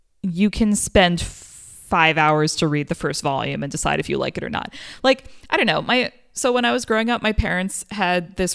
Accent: United States; I feel very strongly about that as an American comics fan

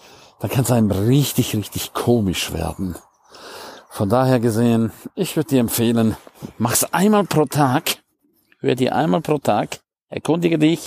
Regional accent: Switzerland; für mich als Schweizer kein Problem. Als Schweizer darf ich ja noch in meiner Heimat.

